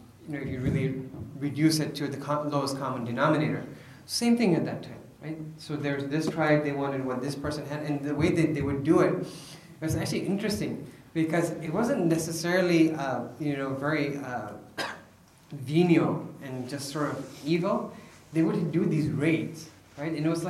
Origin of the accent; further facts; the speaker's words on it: Chicago, Illinois, United States; So I grew up in Chicago, right, in the city.